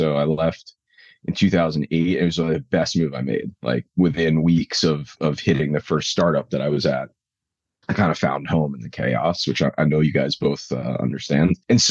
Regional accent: New York City, New York, United States; born there; I live just north of New York City. I lived in the city for about 15 years. I was born in New York. There's no question here. East Coast all day.

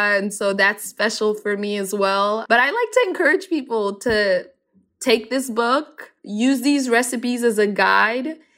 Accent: Somalia; also born or lived in South Africa; When I picture growing up in Somalia, I think of Lido Beach, which is on the Indian Ocean in Somalia.

